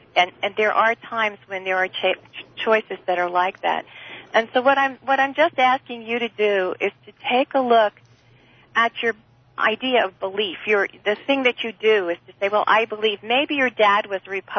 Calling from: Santa Cruz, California, United States; from Santa Cruz.

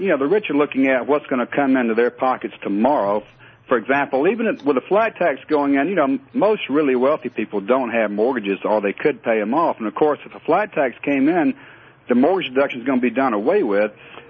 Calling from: Atlanta, Georgia, United States; from Atlanta.

